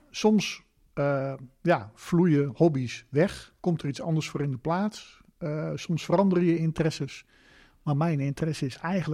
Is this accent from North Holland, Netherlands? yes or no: no; Roden, Drenthe, Netherlands; Ik ben opgegroeid in de natuur. Ik lag als klein jongetje, ik ben in Rode opgegroeid, vlak onder Groningen. Ik ben in de bossen opgegroeid.